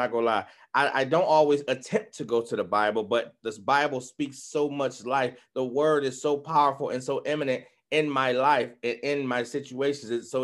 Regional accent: Cleveland, Ohio, United States; we got the Thurgood Marshall Field down there close to where I grew up at on Huff, over by Huff.

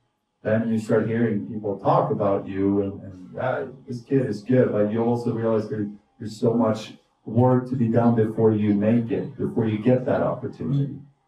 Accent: Sweden; English is a second language; moved away as an adult; now in New York, United States; All right. I'm from Sweden. I moved to New York City back in 2005, and hockey's been my life since I was probably 7, 8 years old.

